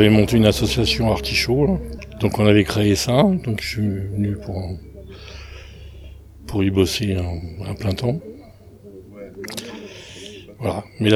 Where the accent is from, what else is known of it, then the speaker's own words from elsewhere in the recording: Paris, Île-de-France, France; Mais j'étais de Paris.